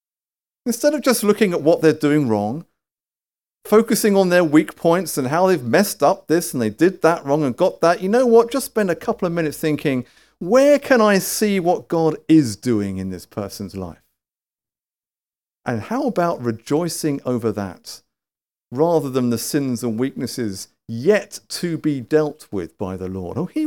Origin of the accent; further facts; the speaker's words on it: United Kingdom; Behind closed doors, because we're British.